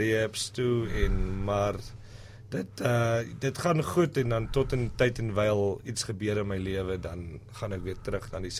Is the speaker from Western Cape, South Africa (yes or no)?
no; Kimberley, Northern Cape, South Africa; Ek is van Kimberley oorspronklik.